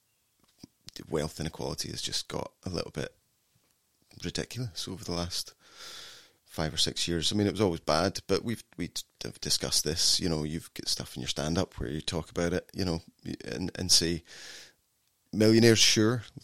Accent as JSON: {"language": "English", "region": "Scotland", "country": "United Kingdom", "said": "I think that's maybe, you know, you notice what you are. Like, if I hear a Scottish voice on the street"}